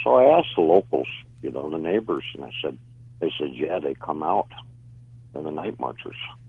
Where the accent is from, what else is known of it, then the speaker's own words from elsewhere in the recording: High Wycombe, South East England, United Kingdom; born there; I was born in High Wycombe, Buckinghamshire, in England.